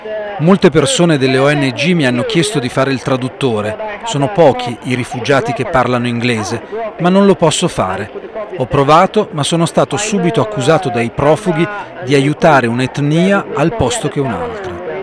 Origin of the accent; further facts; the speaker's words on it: Afghanistan; Italian is a second language; moved away; Dall'Afghanistan siamo dovuti scappare. Io sono a Zara, che se sapete qualche cosa del mio paese è un'etnia perseguitata.